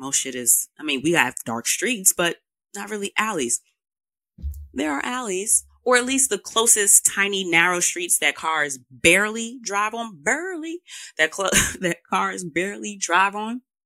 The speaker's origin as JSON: {"language": "English", "town": "New York City", "region": "New York", "country": "United States", "said": "I am a New Yorker and I felt like … did the 1-2 for her home region, being a country girl. I'm not a country girl, but I am a city girl."}